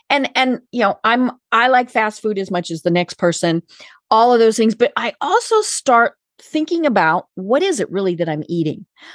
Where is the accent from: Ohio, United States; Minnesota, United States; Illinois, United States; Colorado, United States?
Colorado, United States; I'm from Colorado.